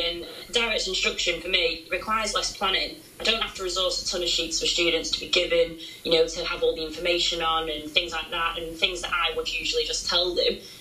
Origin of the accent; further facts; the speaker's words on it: Blackpool, North West England, United Kingdom; I am more than likely going to be talking about my hometown of Blackpool and our children that grow up here